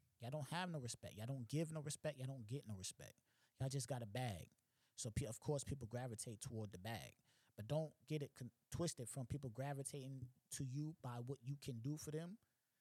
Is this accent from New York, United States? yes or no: yes; New York, United States; I'm not necessarily just talking about, I'm from New York, so I'm not just talking about the boom bap